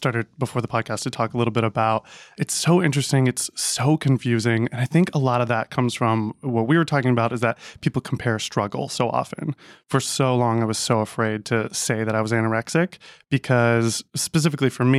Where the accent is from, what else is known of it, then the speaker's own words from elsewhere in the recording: Ohio, United States; I grew up in Ohio. And I was like, I'll go to Miami because I'll come out there.